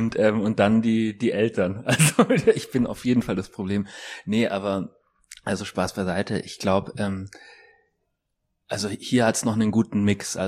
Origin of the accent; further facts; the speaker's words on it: Munich, Bavaria, Germany; ich komme ja aus München und ich kenne das Glockenbachviertel noch aus den Anfang 90er Jahren